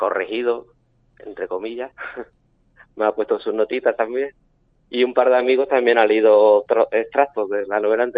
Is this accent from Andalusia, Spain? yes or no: yes; Dos Hermanas, Andalusia, Spain; moved away as an adult; also born or lived in Benavente; now in Zafra, Spain; Sí, nacido en Benavente, pero mi madre era profesora y cuando yo tenía 5 años se trasladó a 2 hermanas, a Sevilla. Y allí viví, estudié en la Universidad de Sevilla